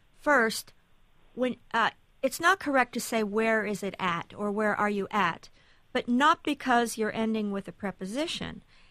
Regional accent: Midwest, United States; and I say this as a Midwesterner

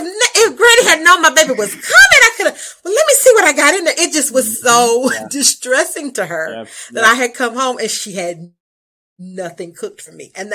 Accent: Louisiana, United States; Some got lost in translation because I'm from Louisiana and I feel like we the blackity is black. Like from the Delta, from Louisiana, like we it.

